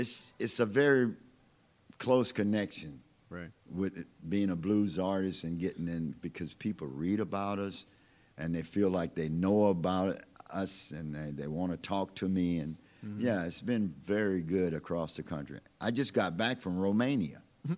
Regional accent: West Baton Rouge, Louisiana, United States; You know, I come from West Baton Rouge, so when they started to descend out in the country over there

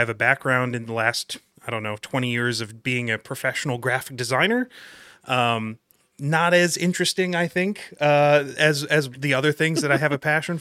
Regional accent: New Jersey, United States; now in Pennsylvania, United States; I'm a Pennsylvania transplant. I grew up in New Jersey and like threw that away.

